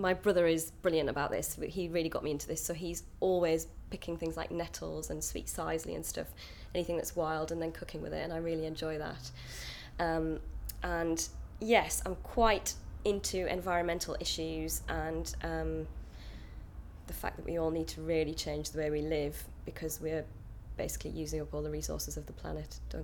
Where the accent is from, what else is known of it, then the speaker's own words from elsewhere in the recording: Durham, North East England, United Kingdom; Yeah, I'm from Durham, northeast of England, and I've got two brothers, and my family all still live in Durham, so I go home as much as possible because I love it. Very much working class background.